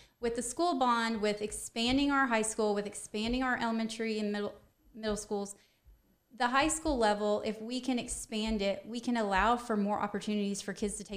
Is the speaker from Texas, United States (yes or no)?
yes; Beaumont, Texas, United States; now in Friendswood, United States; Well, it is literally the same. I grew up in Beaumont, and when we moved here, it was funny.